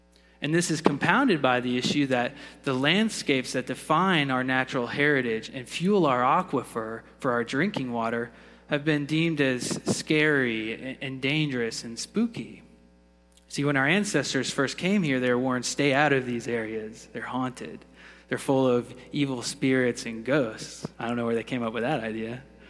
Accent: Florida, United States; But what is what I loved about growing up in the Sunshine State

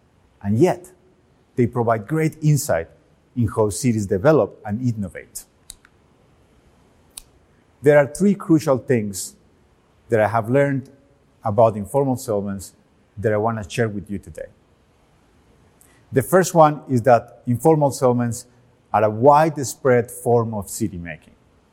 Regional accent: Medellin, Antioquia, Colombia; When I was 6 years old, growing up in Medellin, Colombia

